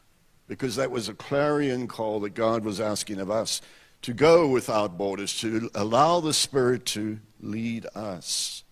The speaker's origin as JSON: {"language": "English", "country": "South Africa", "tie": "born or raised there", "said": "And we said, \"Oh, no, man, we grew up in South Africa.\""}